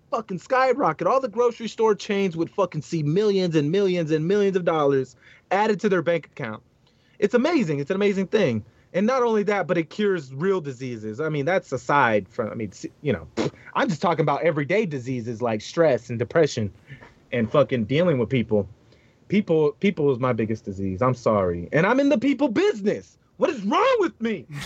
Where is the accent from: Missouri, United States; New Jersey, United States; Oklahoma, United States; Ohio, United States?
Ohio, United States; also born or lived in Indiana; I grew up in the South as well. My mom is from Kentucky. I grew up in Ohio, Indiana, but I was born out here, moved out there at 3, right?